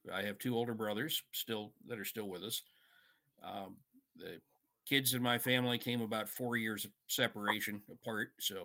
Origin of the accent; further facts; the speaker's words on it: Norfolk, Virginia, United States; I grew up in Norfolk, and our family property was on a body of water that connected eventually to the Chesapeake Bay.